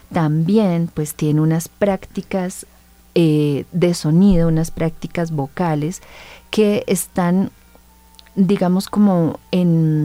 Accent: Suba, Bogotá, Colombia; Yo nací y crecí en Suba, y en Suba hay un movimiento cultural que permanece hasta estos días.

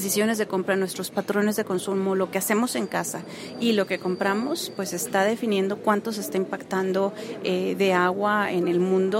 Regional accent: Mexico; yo soy mexicana

